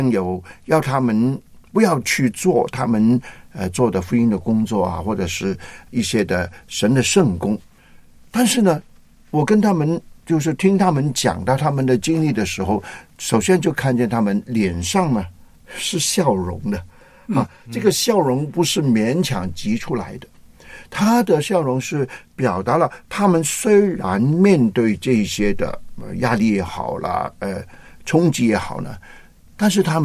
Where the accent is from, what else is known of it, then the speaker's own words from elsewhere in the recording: China; 当然我们是中国人，神爱我们中国人